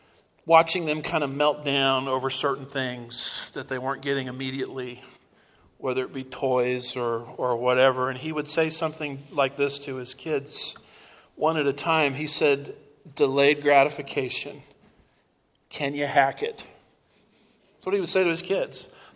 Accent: United States; I'm an American. We're very impatient.

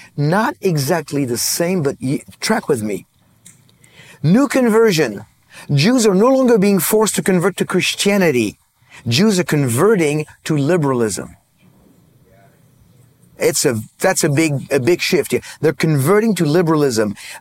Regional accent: France; Hey, I'm from France, so, you know, I take offense.

